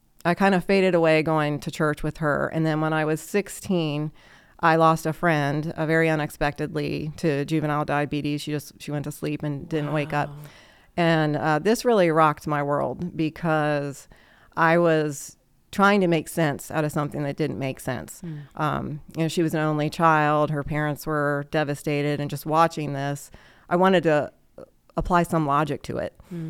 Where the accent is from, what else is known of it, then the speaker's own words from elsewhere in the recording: Rockville, Maryland, United States; I'm from Maryland. I grew up in Rockville.